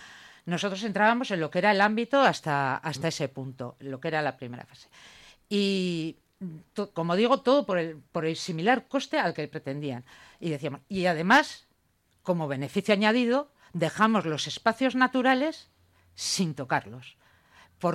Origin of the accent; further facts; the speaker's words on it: Barakaldo, Basque Country, Spain; Yo soy de Baracaldo Naturala